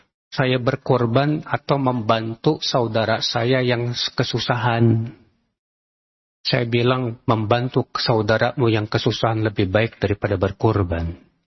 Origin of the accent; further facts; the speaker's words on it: Java, Indonesia; Kalau kita orang Jawa, gak tahu.